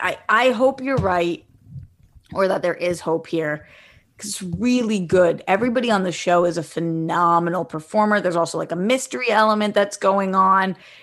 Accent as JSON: {"language": "English", "region": "East Coast", "country": "United States", "said": "I also, as an East Coaster, I'll be honest, I have very, very few Southern friends. Mm-hmm. I came from the East Coast. I live on the West Coast."}